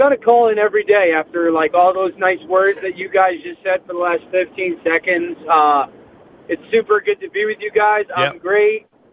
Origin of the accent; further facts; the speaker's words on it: Connecticut, United States; No, I'm from Connecticut, where people split Giants or Patriots.